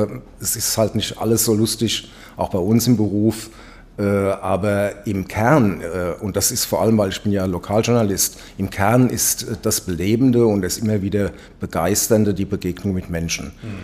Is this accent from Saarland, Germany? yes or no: no; Nackenheim, Rhineland-Palatinate, Germany; Ich komme aus Nackenheim. Ah. Gebürtig bin ich in Mainzer. Okay. Aber in Nackenheim lebe ich schon von Anfang an. Ja. Und pendel halt hier nach Bingen.